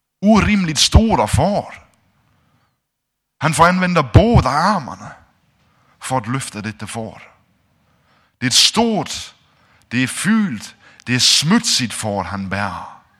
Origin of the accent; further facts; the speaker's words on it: Denmark; Runt om i missionshusen hemma i Danmark, de här gamla missionshusen, då hade vi också såna här fantastiska tavlor